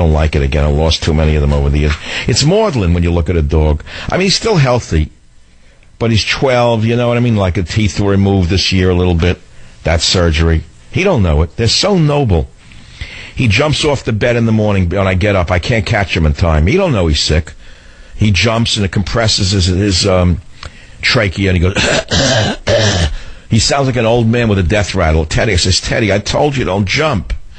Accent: Queens, New York, United States; There used to be a bicycle path where I grew up in Queens, New York.

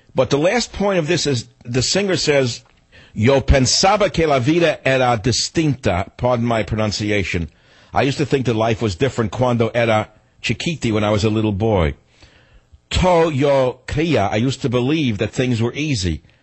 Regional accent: New York, United States; I grew up on Cuban, Puerto Rican, Panamanian music in New York.

